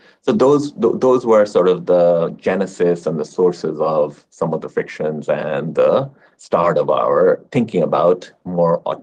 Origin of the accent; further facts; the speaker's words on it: Bangladesh; I have known growing up in Bangladesh